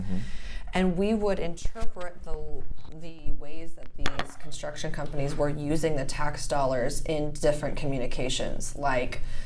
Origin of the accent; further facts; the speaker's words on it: Coronado, California, United States; Yeah, so I'm from San Diego. I'm from Coronado